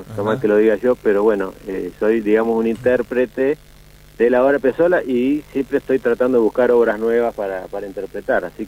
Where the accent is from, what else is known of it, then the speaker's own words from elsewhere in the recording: Buenos Aires, Argentina; now in San Juan, Argentina; yo estoy en San Juan en este momento, vivo en San Juan, soy nacido y criado en Buenos Aires, porteño, pero bueno, hace años que estoy acá radicado en San Juan